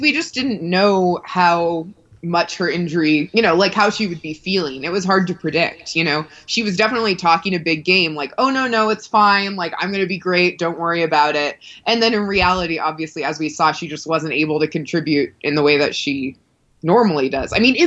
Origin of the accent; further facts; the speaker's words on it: Seattle, Washington, United States; I grew up in Seattle.